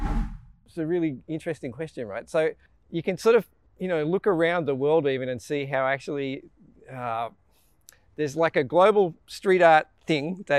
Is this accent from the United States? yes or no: no; Sydney, New South Wales, Australia; I teach urban geography at the University of Sydney and I'm Sydney, born and raised.